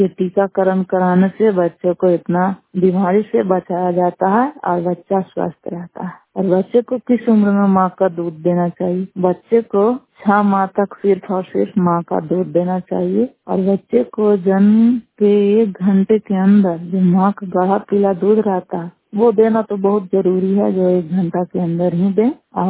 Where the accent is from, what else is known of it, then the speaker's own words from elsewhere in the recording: Damodarpur, Bihar, India; ग्राम सरैया कोई दामोदरपुर थाना नगर नौचा जिला नालंदा की निवासी हूँ